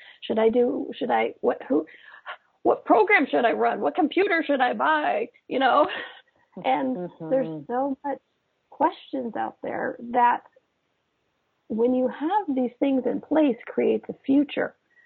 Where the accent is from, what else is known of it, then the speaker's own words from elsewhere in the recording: United States; American.